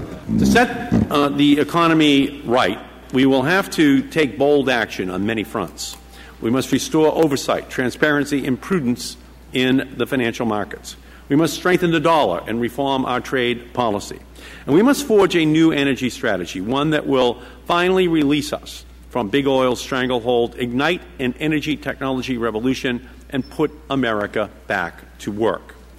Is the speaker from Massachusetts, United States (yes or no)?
yes; Massachusetts, United States; In my home state of Massachusetts, clean tech is already the 10th largest industry